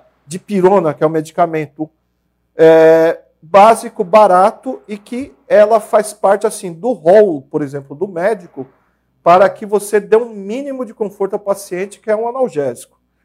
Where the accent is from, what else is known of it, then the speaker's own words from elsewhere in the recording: Mauá, São Paulo, Brazil; Eu sou nascido em Mauá, né, natural de Mauá, tenho 47 anos